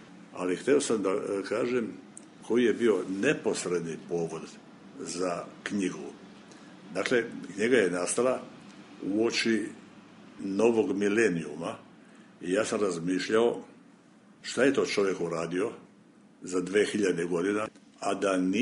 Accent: Šibenik, Šibenik-Knin County, Croatia; ja sam iz Šibenika, mi smo doživjeli strahovito bombardovanje 1944. godine od strane saveznika.

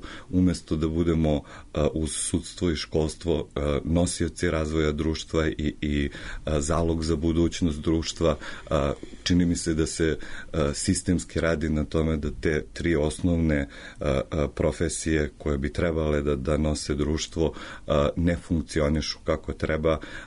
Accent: Kraljevo, Šumadija and Western Serbia, Serbia; Ja dolazim iz Kraljeva, pa možda zato iznosim te podatke.

